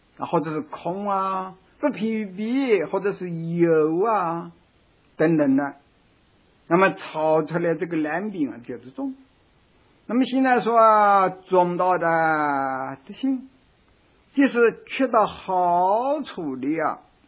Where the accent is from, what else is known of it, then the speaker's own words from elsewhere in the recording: China; 这是我们中国人的那种解释。